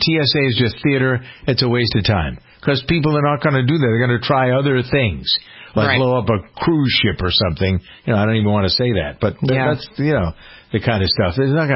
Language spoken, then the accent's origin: English; Framingham, Massachusetts, United States; My hometown of Framingham is the third town that they go through.